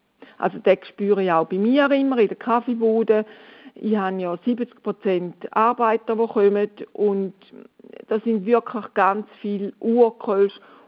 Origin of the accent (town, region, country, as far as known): Switzerland; now in Cologne, Germany